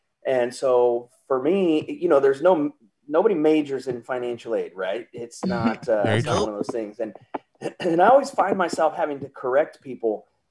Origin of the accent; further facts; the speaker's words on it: Sacramento, California, United States; So I moved back to Sacramento, which is where I grew up in the Sacramento region.